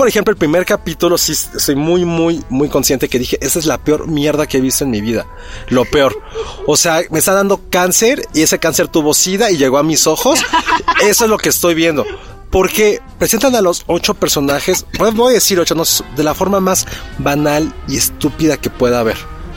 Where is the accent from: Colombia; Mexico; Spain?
Mexico; yo cuando viajo al extranjero me preguntan por qué soy mexicana si soy güera